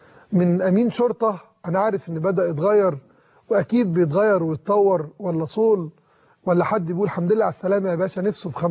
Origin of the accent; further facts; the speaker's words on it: Egypt; نفسنا كمصريين